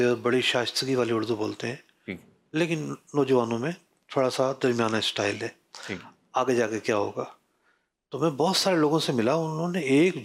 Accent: Sindh, Pakistan; now in Karachi, Pakistan; چونکہ میرا تعلق سندھ سے ہے, تو میں 96 میں کراچی آیا تھا.

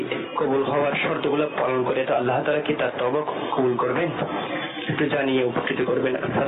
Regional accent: Chittagong, Chittagong Division, Bangladesh; আমার বাড়ি চট্টগ্রাম।

